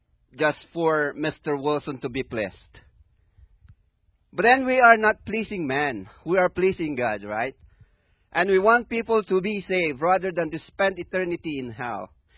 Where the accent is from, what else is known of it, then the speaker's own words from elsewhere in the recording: Philippines; from the Philippines. I am from the northern part of the Philippines.